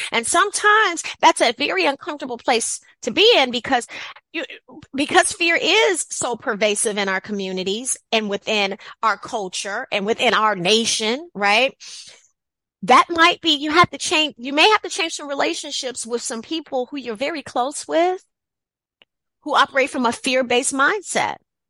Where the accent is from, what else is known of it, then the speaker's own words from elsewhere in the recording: Chicago, Illinois, United States; I grew up in Chicago, in the south side of Chicago, and there was a lot of activity happening all around